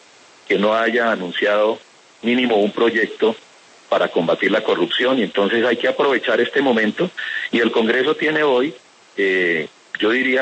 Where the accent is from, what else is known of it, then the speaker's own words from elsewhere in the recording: Garzón, Huila, Colombia; desde que yo tengo uso de razón, allá en mi pueblo, en Garzón, escuchaban mis abuelos